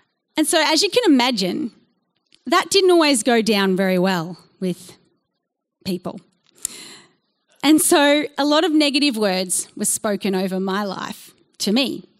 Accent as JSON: {"language": "English", "town": "Melbourne", "region": "Victoria", "country": "Australia", "tie": "born or raised there", "said": "I grew up here in Melbourne with my family, and we went to church every Sunday."}